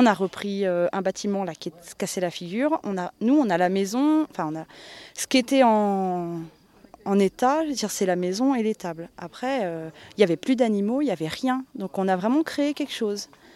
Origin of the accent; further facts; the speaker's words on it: Brittany, France; je viens de Bretagne, enfin je suis bretonne parisienne, on est dans la Loire depuis 4 ans et demi maintenant.